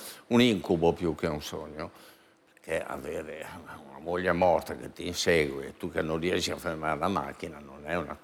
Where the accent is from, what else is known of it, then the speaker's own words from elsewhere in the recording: Bergamo, Lombardy, Italy; A me, io che sono di Bergamo, mi chiamano Polentone, me ne frega niente.